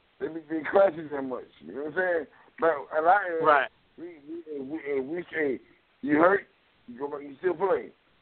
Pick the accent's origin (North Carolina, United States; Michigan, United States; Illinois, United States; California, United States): Michigan, United States; Ann Arbor; Me? No, I'm in Ann Arbor, Michigan, my hometown.